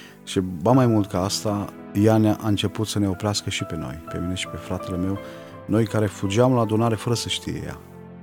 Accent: Orșova, Mehedinți County, Romania; born there; M-am născut în Orșova, este un oraș la vreo 200 de kilometri de Timișoara, aproape de Băile Herculane.

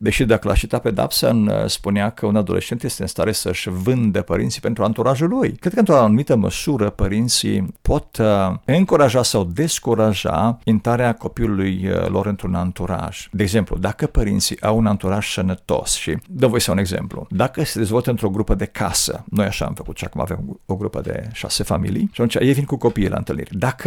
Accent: Dej, Cluj County, Romania; eu sunt de la Dej, da?

